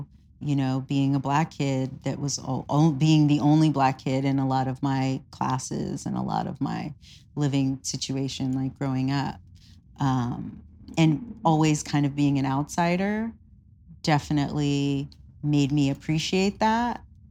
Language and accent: English; New York, United States; Well, I mean, I'm originally from New York, so I have a lot of family there.